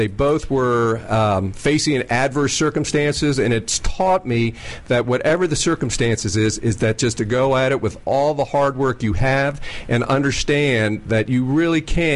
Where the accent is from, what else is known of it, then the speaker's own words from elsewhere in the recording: Virginia, United States; I'm from Northern Virginia.